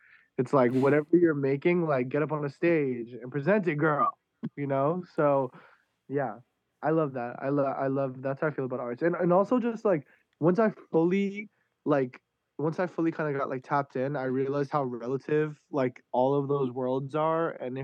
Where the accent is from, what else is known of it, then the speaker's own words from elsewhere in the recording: Long Island, New York, United States; Because I grew up in Long Island, and Long Island is pretty dope.